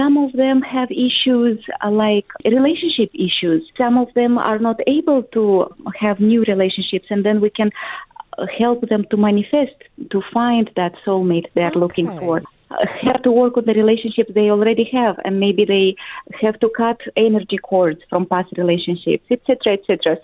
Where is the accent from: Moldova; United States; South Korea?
Moldova; English is a second language; I come from Moldova. It's a small country in Eastern Europe.